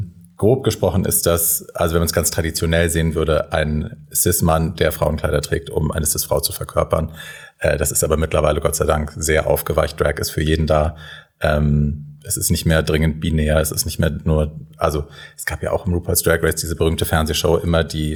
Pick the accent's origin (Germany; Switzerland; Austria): Germany; Hesse; now in Berlin, Germany; Aus Hessen, aus der Nähe von Frankfurt.